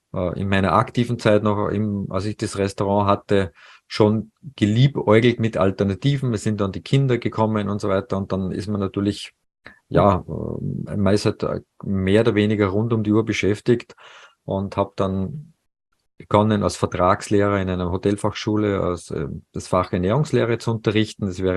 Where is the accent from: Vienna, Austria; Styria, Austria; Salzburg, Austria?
Salzburg, Austria; also born or lived in Paris; Salzburg ist ja meine Heimat